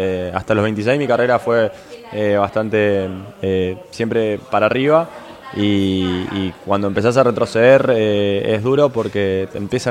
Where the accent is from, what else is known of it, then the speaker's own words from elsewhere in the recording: Argentina; Como los argentinos nos cuesta el largo plazo.